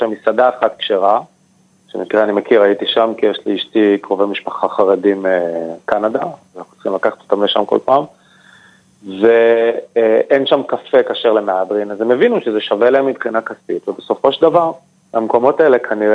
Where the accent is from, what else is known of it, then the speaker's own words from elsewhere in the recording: Jerusalem, Jerusalem District, Israel; אני במקור מירושלים.